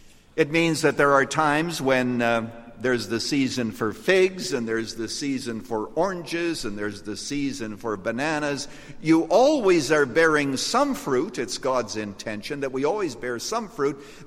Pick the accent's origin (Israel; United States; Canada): Canada; when I was growing up in Canada, it was kind of cold up there.